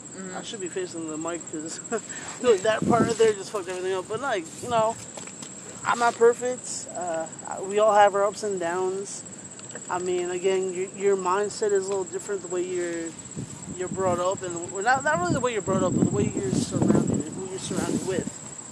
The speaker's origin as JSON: {"language": "English", "country": "United States", "said": "I feel like us as American people, as regular civilians, y'all need to say something."}